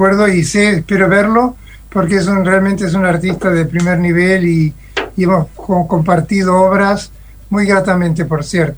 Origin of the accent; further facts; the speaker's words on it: Havana, Cuba; born there; yo nací en La Habana de casualidad, porque era costumbre en esa época